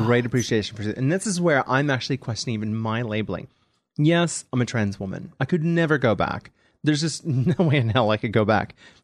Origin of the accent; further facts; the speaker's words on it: St. Louis, Missouri, United States; But like St. Louis Blues, my hockey team back home as well.